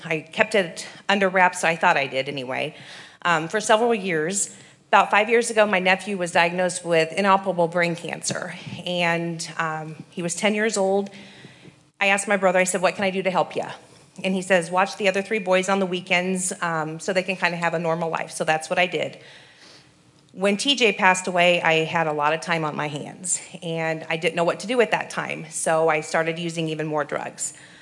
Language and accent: English; Oskaloosa, Iowa, United States; Like I said … I'm from Oskaloosa, Iowa. I'm the second of 5 children born to 2 wonderful Christian parents. I grew up in church